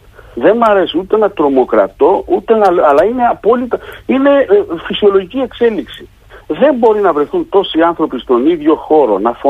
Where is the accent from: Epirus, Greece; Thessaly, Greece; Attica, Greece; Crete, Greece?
Crete, Greece; Heraklion; Έχω την αίσθηση ότι ειδικά στο Ηράκλειο, στην πόλη μου